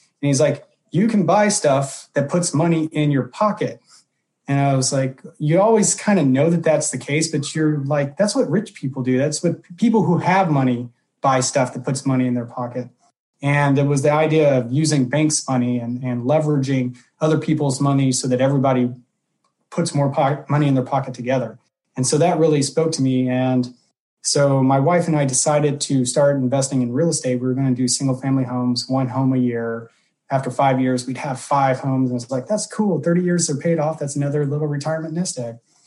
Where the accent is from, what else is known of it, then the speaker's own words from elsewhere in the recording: Texas, United States; moved away as an adult; Born and raised in Texas, kind of proud of it, as I think most of us are. Did grad school in Colorado.